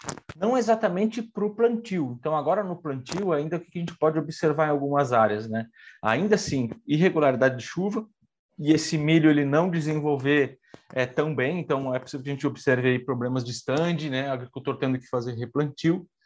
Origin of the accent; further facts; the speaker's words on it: Rio Grande do Sul, Brazil; eu estava lá, eu sou do Rio Grande do Sul, eu estava lá